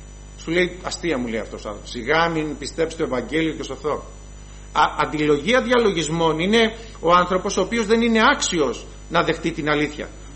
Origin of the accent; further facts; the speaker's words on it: Chalcis, Central Greece, Greece; Γιατί ξέρετε κι εγώ είμαι από τη Χαλκίδα, από την Εύβοια, όσοι ξέρουν ξέρουν, από την Εύβοια